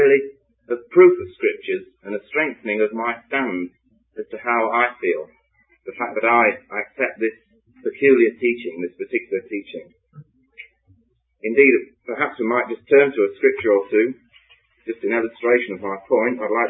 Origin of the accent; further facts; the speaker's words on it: England, United Kingdom; I'm from England.